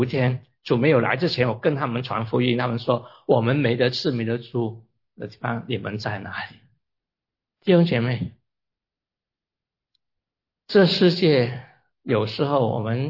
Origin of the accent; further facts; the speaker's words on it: China; 是我们中国人带来的